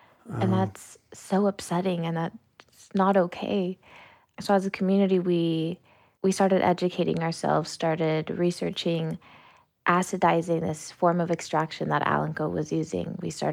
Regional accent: Los Angeles, California, United States; Yeah, so I grew up in South Los Angeles in between the Staples Center and USC.

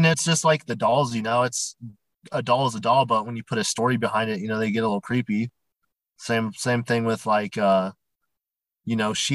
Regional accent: Bend, Oregon, United States; also born or lived in Kirkland; I grew up in Bend, Oregon. That's where I am in now. I was born up in Kirkland, but that was only for a few months. Then my parents forcibly moved me down here.

